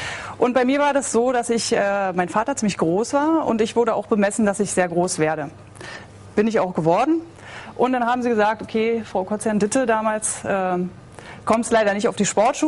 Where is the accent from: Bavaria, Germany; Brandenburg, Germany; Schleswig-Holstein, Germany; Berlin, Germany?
Berlin, Germany; ich bin im Ostteil der Stadt groß geworden. Ich bin also Ostberlinerin